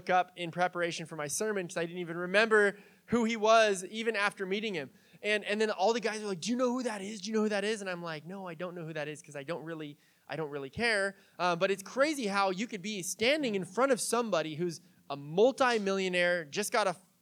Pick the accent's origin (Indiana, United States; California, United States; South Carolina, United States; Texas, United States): California, United States; San Diego; When I got a job back in the day in San Diego. I'm from San Diego